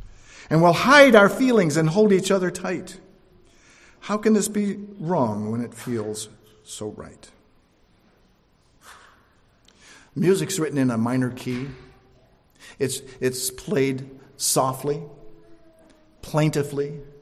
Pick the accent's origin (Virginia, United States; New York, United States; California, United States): New York, United States; New York City; growing up in New York City, you develop a shell because you're surrounded by millions of people.